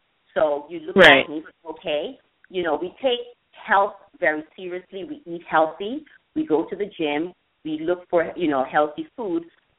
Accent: Jamaica; growing up in Jamaica, what it was, we didn't have as many products as we have today.

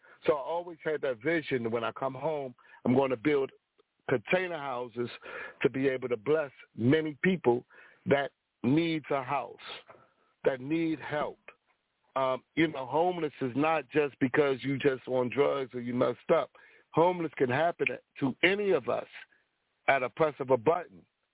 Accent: Baltimore, Maryland, United States; I'm from Baltimore, Maryland. Thank you so much for everybody for listening to me. Born and raised.

